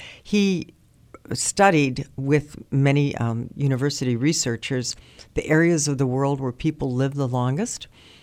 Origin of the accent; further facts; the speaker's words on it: Superior, Wisconsin, United States; I'm from Superior, northern Wisconsin.